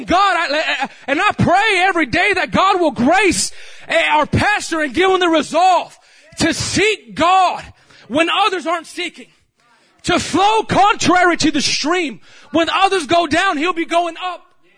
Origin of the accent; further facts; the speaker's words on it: Texas, United States; ultimately I'm taking it back to Texas. I'm taking it back to my home state, whether for a temporary time or for a permanent time, I don't know.